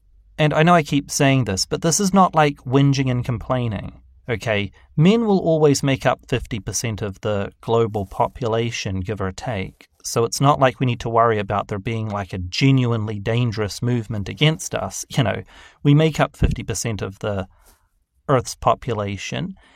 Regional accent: New Zealand; I remember learning about this growing up in New Zealand, which is, you know, full of cattle farms and sheep farms and everything

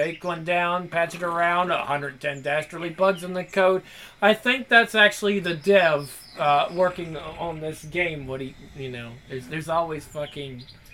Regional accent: Alabama, United States; Well, I'm from Alabama, and I'm offended, Grim.

